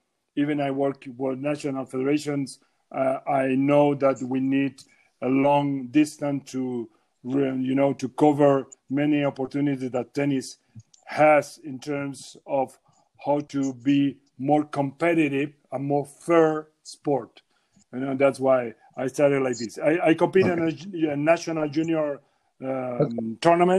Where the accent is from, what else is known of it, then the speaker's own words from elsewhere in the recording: Mar del Plata, Buenos Aires Province, Argentina; born there; English is a second language; I was born in Argentina, in Mar del Plata. Mar del Plata is a coast Atlantic town, city.